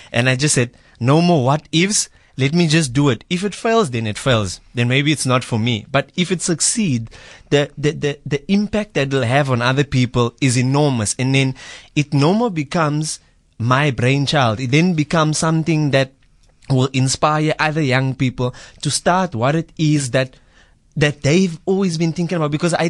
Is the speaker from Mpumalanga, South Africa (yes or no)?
no; Eastern Cape, South Africa; first language Afrikaans; English is a second language; so I grew up in the Eastern Cape, and I grew up speaking Afrikaans and isiXhosa.